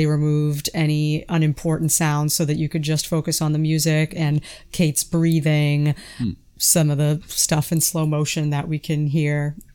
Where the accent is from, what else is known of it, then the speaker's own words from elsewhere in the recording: Boston, Massachusetts, United States; accent: Boston; That's my Boston accent right there.